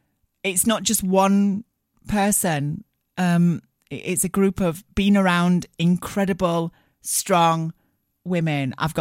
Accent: Barnsley, Yorkshire and the Humber, United Kingdom; That now lives in a museum in my hometown of Barnsley.

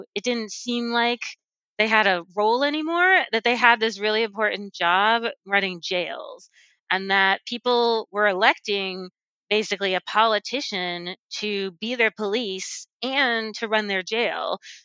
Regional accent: Texas, United States; So I grew up in Texas

